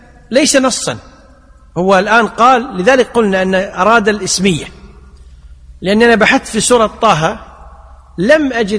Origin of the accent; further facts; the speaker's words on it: Kuwait; احنا الحين عندنا بالكويت موشك ترى بقسم، ترى بقسم مو قسم ولا قسم، خلاص هذا عندنا مستخدم بالكويت.